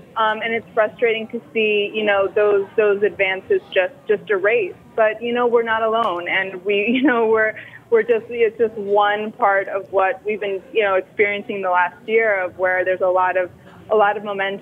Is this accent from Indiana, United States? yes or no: no; Miami, Florida, United States; also born or lived in New York, United States; So I grew up in Miami and lived for 22 years in New York.